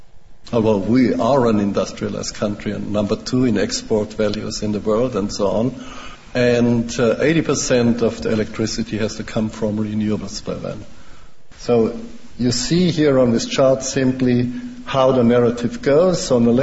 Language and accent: English; Germany; English is a second language; Finally, because I'm coming from Germany now. Now in Germany, something very strange happened.